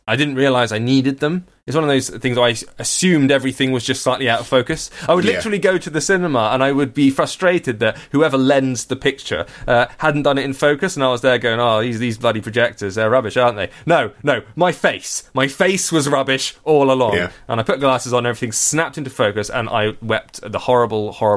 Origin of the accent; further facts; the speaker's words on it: United Kingdom; Let's talk about weather, because we're British.